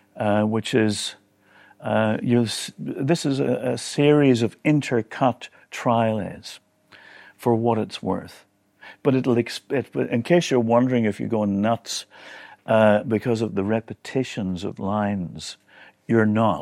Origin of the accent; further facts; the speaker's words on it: Northern Ireland, United Kingdom; I'm from Northern Ireland, part of the United Kingdom, of course